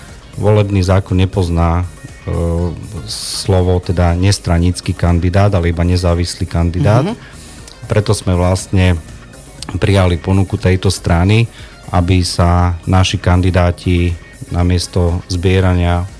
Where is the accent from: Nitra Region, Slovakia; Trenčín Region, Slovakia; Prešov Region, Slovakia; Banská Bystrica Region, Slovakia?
Prešov Region, Slovakia; Humenné; Tak som Humenčan.